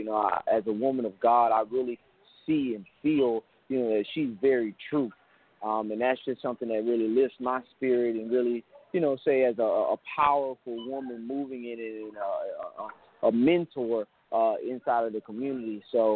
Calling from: Atlanta, Georgia, United States; I'm from Atlanta, Georgia.

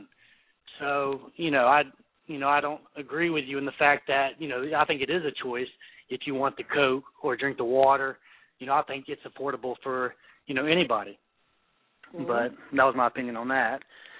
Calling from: Texas, United States; from Texas.

